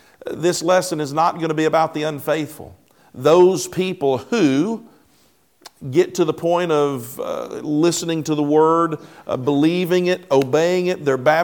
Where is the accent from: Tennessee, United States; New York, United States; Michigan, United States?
Tennessee, United States; Henderson; I was raised in Tennessee, raised in Henderson, and so we were in Henderson one day.